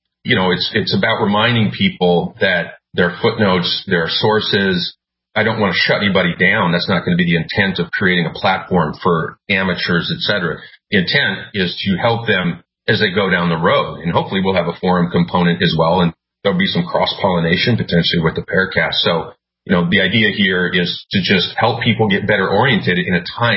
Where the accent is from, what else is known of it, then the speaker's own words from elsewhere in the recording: Minot, North Dakota, United States; So I mentioned in the last show about some of the rumors that were going around when I was growing up in Minot, where, you know, we had all the missile activity